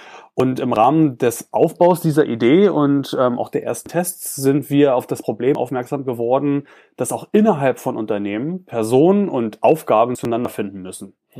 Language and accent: German; Berlin, Germany; also born or lived in Hannover; Ich bin 1987 in Berlin geboren und wohne auch in Berlin. Also wie man so schön sagt, eine echte Berliner Pflanze. Genau. Habe aber tatsächlich zwischenzeitlich auch in Hannover gewohnt und dort ein bisschen Hochdeutsch gelernt.